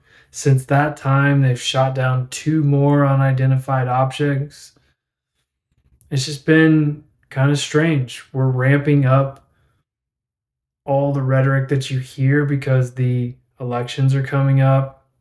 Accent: Claremore, Oklahoma, United States; small town of Claremore, Oklahoma. We grew up in some form of conservative Christianity, most of us growing up in the Southern Baptist Convention.

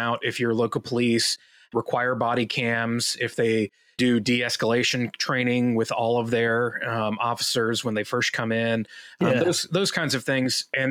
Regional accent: Georgia, United States; my heart just broke for my home state and for his family

